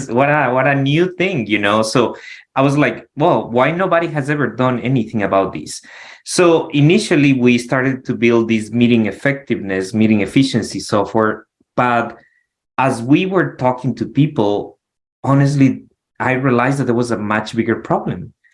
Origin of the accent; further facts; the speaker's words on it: Ecuador; now in Arizona, United States; I'm from Ecuador originally, but have been in the States for 17 years. And now I live in Arizona